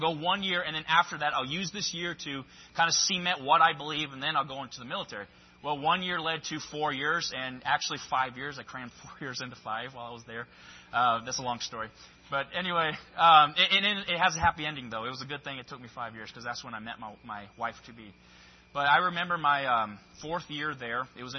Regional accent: Taiwan; I was born and raised in Taiwan. My parents are missionaries there.

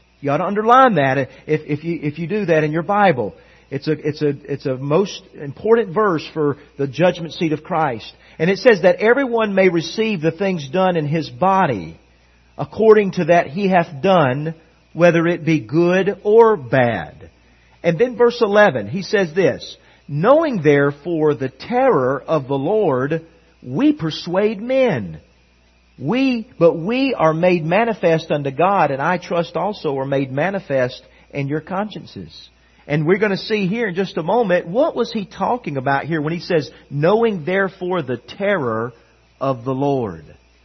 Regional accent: the South, United States; I grew up in the South, and I grew up in a moral home.

